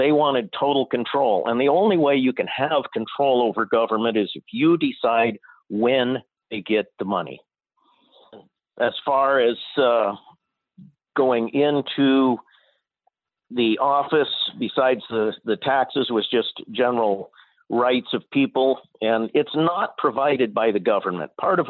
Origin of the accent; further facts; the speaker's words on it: Camas, Washington, United States; moved away as an adult; now in Fairbanks, United States; I grew up in Camas, Washington. I was we had a little 40-acre farm. Hobby farm, mostly cattle that my dad ran there.